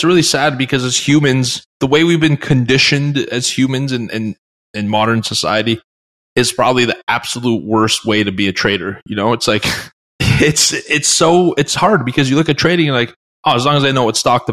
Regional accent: Canada; Yeah, and I play hockey because I'm from Canada.

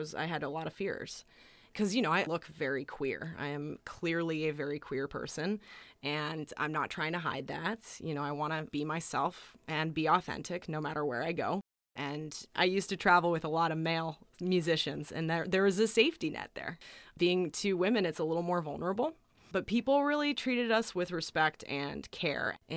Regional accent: Colorado, United States; We crossed over a bit of the Midwest, played in my hometown in Colorado.

